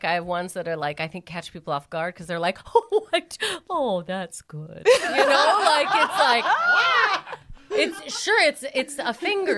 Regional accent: Calgary, Alberta, Canada; I'm from Calgary, Alberta

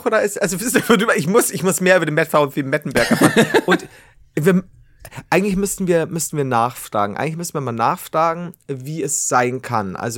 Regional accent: Osnabrück, Lower Saxony, Germany; Ich komme zum Glück aus Osnabrück.

